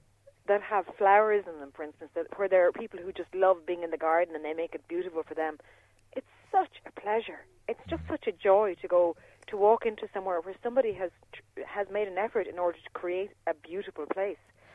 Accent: Spiddal, Connacht, Ireland; I was brought up in Spittle, and I suppose that's my background.

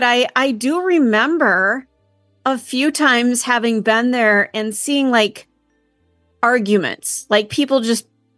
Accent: Minnesota, United States; now in Wisconsin, United States; And I'm from Minnesota.

